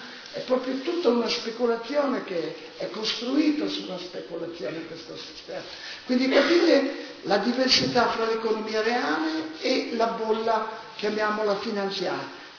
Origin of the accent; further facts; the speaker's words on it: Naples, Campania, Italy; io vengo da Rione Sanità. Non avete l'idea davvero di un Rione dove davvero stiamo soffrendo.